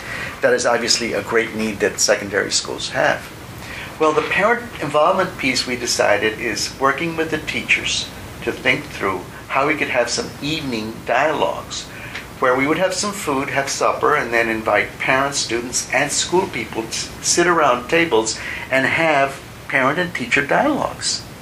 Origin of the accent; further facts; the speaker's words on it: Laredo, Texas, United States; when families from South Texas, including from Laredo, from my hometown, would go up north